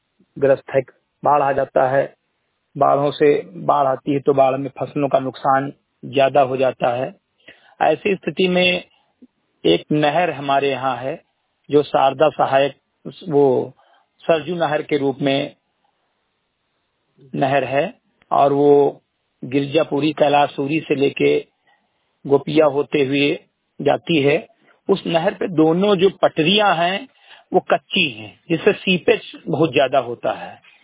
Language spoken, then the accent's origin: Hindi; Bahraich, Uttar Pradesh, India; समाज सेवी, ग्राम सभा सिमरीगटी, विकास खंड मेनपुरुआ, तहसील मोतीपुर, जनपद बहराइच का निवासी हूँ।